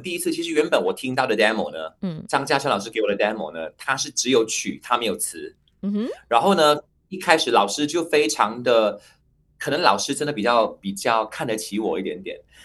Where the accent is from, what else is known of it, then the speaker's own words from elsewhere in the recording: Penang, Malaysia; 我刚刚去香港的时候，可能我就不太喜欢讲广东话，因为我是槟城人嘛，槟城人都是讲 Hokkien 的话。